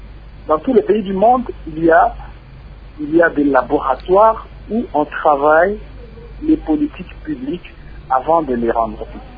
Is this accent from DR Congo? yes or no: yes; Mbuji-Mayi, Kasaï-Oriental, DR Congo; Mbujimayi se vide, qui est ma ville natale.